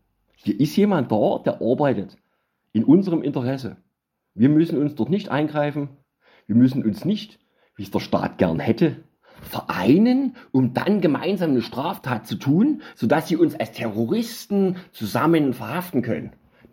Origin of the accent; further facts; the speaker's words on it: Dresden, Saxony, Germany; Ich meine, ich als Dresdner will da nicht meckern.